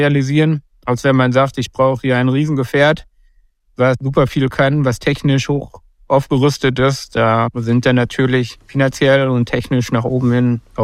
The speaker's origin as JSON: {"language": "German", "region": "North Rhine-Westphalia", "country": "Germany", "tie": "born there", "said": "Man muss dazu sagen, ich komme gebürtig aus dem Sauerland."}